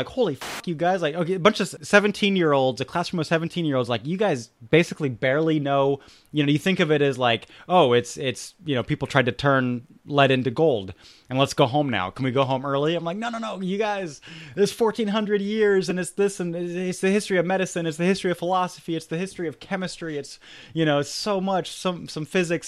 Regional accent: Germany; I grew up in Germany and was like

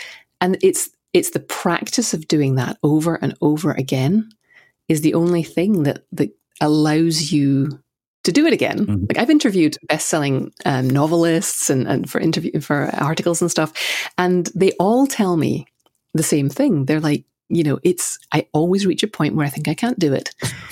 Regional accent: Scotland, United Kingdom; also born or lived in Surrey; and then we moved back to Scotland.

